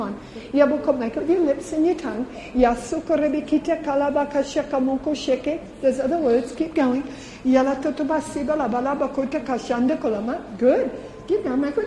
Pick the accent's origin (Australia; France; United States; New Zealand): Australia; I'm an Australian, okay?